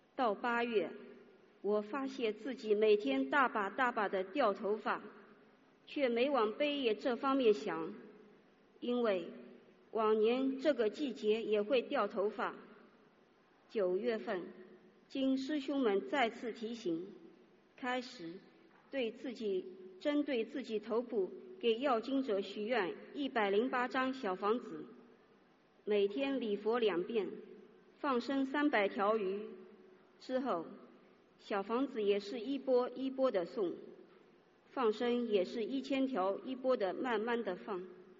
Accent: Changshu, Jiangsu, China; 我是来自江苏常熟的

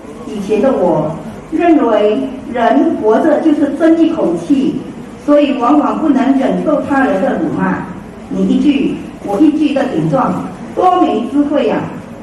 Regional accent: Penang, Malaysia; ，非常感恩大家给我机会在此分享

